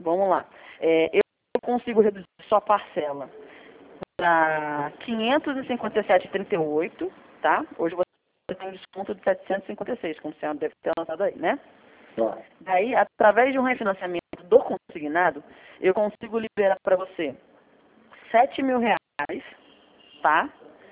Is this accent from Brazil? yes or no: yes; Rio de Janeiro, Brazil; eu sou do Rio de Janeiro